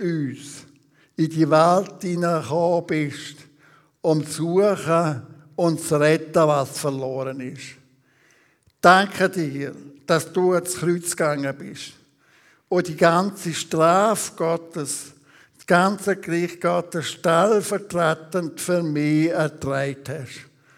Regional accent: Switzerland; wie ist man doch gerade als Schweizer, als sogenannte freie Schweizer mit dem Schweizer Pass stolz drauf.

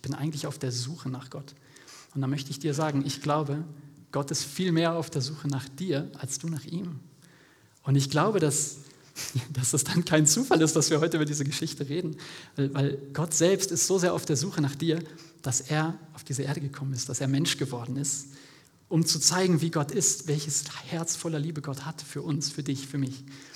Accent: Germany; hey, ich bin auch aus Deutschland

